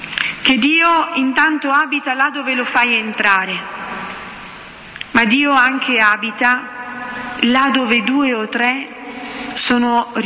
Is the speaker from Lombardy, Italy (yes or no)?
yes; Bergamo, Lombardy, Italy; parlo da bergamasca perché sono di Bergamo